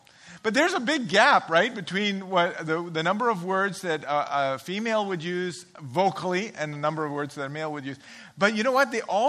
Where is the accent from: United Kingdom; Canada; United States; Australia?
United Kingdom; England; so I grew up in England, okay?